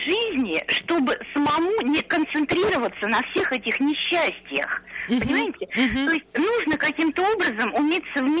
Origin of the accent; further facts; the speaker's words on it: Moscow, Russia; я из Москвы.